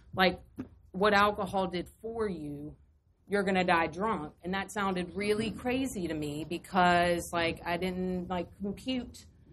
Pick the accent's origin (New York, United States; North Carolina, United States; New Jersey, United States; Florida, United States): North Carolina, United States; I'm from North Carolina, and I got sober in Georgia.